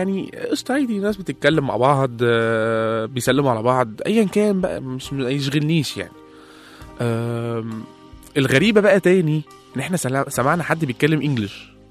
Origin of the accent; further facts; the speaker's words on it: Egypt; مع ان احنا مصريين زيهم، وهو اللي مش مصري